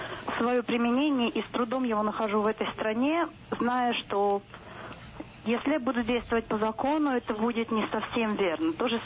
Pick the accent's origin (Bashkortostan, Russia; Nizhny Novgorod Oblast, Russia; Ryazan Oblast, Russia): Nizhny Novgorod Oblast, Russia; Nizhny Novgorod; Я из Нижнего Новгорода.